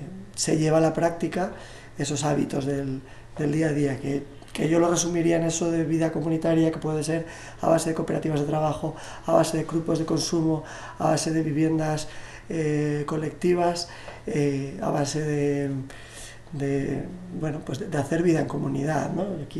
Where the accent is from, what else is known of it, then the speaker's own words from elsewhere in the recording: Galicia, Spain; vengo de Galiza